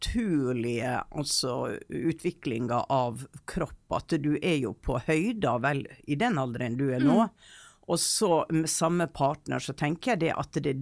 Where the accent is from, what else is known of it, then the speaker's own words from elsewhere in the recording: Hareid, Møre og Romsdal, Norway; Jeg har vokst opp på Hareid.